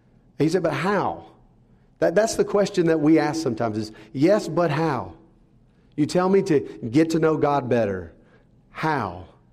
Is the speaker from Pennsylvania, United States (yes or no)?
no; Wake Forest, North Carolina, United States; I grew up in Wake Forest, and then I ended up going to seminary at Southeastern, which was in Wake Forest.